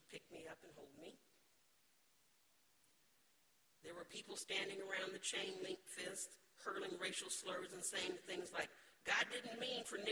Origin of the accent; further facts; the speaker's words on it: Topeka, Kansas, United States; I was born and raised in Topeka, Kansas.